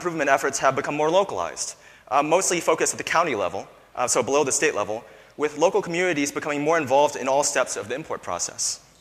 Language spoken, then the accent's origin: English; California, United States; from California.